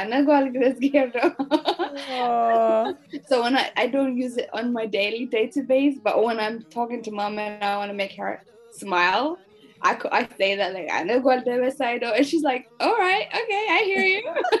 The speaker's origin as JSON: {"language": "English", "town": "Asmara", "region": "Central Region", "country": "Eritrea", "tie": "born or raised there", "first_language": "Tigrinya", "second_language": "English", "said": "course, having born and raised in the capital city, it was Tigrinya. Mm-hmm. I opened my mouth with my mother language, which is Tigrinya."}